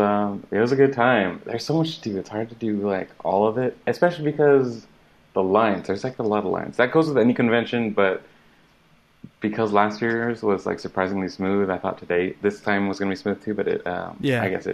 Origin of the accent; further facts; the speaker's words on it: Austin, Texas, United States; For anyone that doesn't know me, I am a Texan. I'm from Austin, Texas, and I'm a videographer.